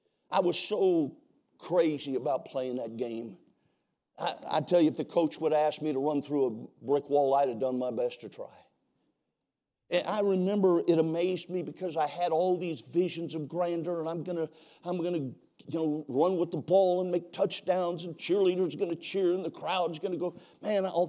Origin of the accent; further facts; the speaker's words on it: California, United States; where I grew up in California. We didn't have Pop Warner or that kind of thing for little guys.